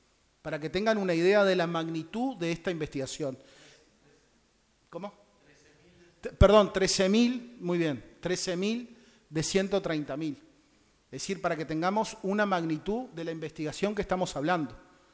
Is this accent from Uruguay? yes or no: yes; Uruguay; Yo lamento muchísimo que esa metodología se haya aplicado en mi país. El Uruguay es un pequeño país